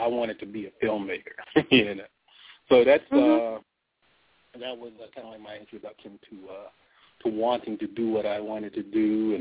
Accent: Pittsburgh, Pennsylvania, United States; I grew up in Pittsburgh, Pennsylvania.

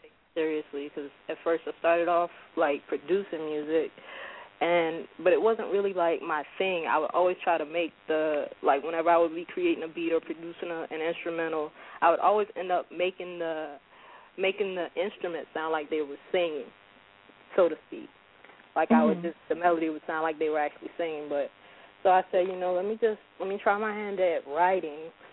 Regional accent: South Carolina, United States; I'm not a clone. I'm from South Carolina. I'm not from Mars or, like, I wasn't created in a laboratory.

